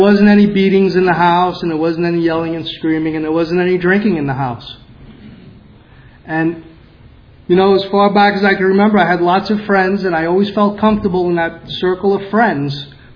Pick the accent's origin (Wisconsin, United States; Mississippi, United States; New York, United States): New York, United States; Brooklyn; I grew up in Brooklyn, if you guys haven't figured that one out yet. And I think I'm losing my accent, but people tell me I'm not. I grew up in Brooklyn. It was basically a blue-collar neighborhood